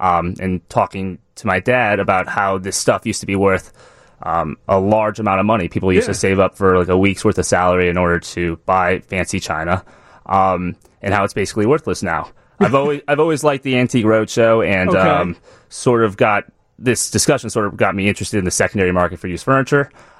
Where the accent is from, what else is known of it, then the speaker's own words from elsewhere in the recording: Chicago, Illinois, United States; Yeah, I grew up in Ravenswood.